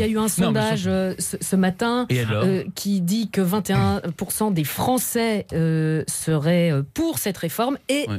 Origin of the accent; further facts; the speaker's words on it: Belgium; Alors, chez nous, en Belgique, c'est toujours, j'ai écouté, que ce soit à la radio ou à la télé, 3 pubs sur 4 sont toujours avec un coin comique.